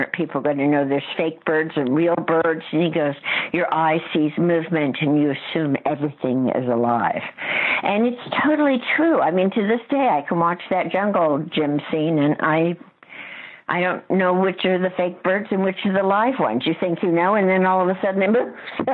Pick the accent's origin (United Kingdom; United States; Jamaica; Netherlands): United Kingdom; Bristol, South West England; he found out I was from Bristol